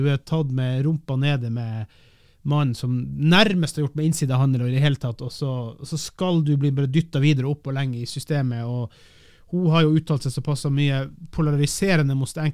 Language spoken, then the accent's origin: Norwegian; Finnmark, Norway; Som finnmarking selv, så synes jeg det er patetisk, latterlig flaut.